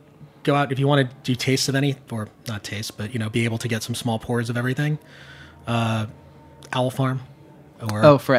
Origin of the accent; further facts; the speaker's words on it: Long Island, New York, United States; I'm from Long Island, so this is hardcore white trash inside of me